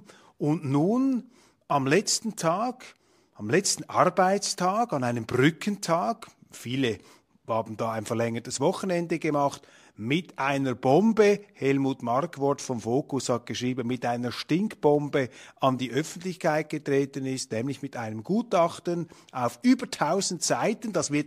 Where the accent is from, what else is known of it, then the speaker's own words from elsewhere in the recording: Switzerland; Jetzt frage ich einfach mal als Schweizer, als ahnungsloser Schweizer, der ja nicht in Deutschland beheimatet ist